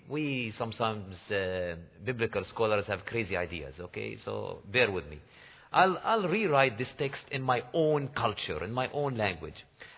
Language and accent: English; Jerusalem, Jerusalem District, Israel; now in Nazareth, Israel; I was born in Jerusalem in 1967, and I grew up on Via Della Rosa, station number 8. So if you walk by, that's where I used to live. Now I live in Nazareth